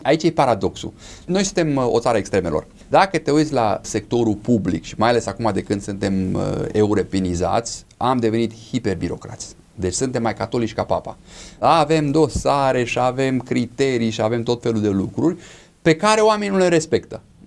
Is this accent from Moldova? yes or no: no; Romania; noi ca și români suntem obișnuiți tot timpul să minimalizăm cheltuielile.